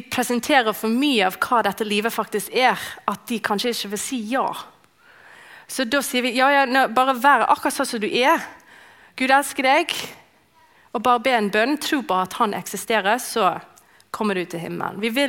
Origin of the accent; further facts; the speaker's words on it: Canada; Norwegian is a second language; moved away as an adult; now in Norway; det er ikke et norsk navn, og jeg er fra Canada. Og så flyttet jeg her for 7 år siden, når jeg giftet meg med Fredrik.